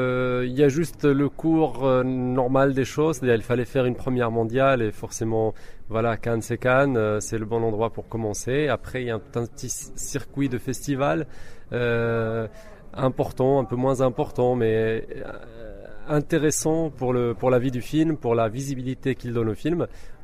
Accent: Marrakesh, Marrakesh-Safi, Morocco; Je viens de Marrakech, sud du Maroc

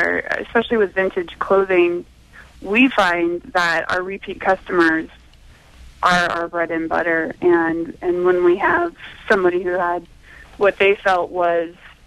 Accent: California, United States; I grew up in Southern California with my grandparents, and they were 1950s aficionados

